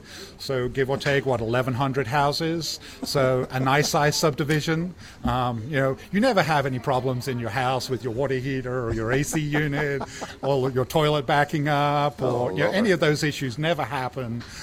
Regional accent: England, United Kingdom; moved away as an adult; now in United States; So I was born and bred in England. My father was actually U.S. government stationed in England. My mother's English. So I went to English boarding school and went to college in England and then came over here.

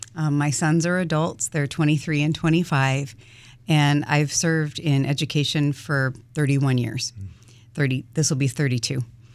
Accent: New Mexico, United States; He left South Carolina. That's why I grew up in New Mexico.

